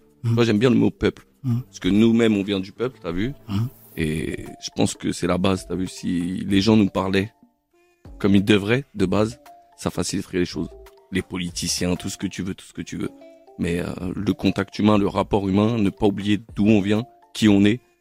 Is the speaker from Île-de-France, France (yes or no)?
yes; Villejuif, Île-de-France, France; also born or lived in Le Kremlin-Bicêtre; Bah alors moi, j'ai grandi entre Kremlin et Villejuif.